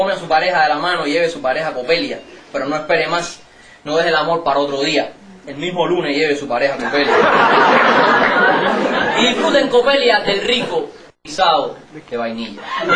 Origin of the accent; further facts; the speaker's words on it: Havana, Cuba; Yo nací en Lawton, vivo en Lawton, por lo que veo, voy a morir en Lawton.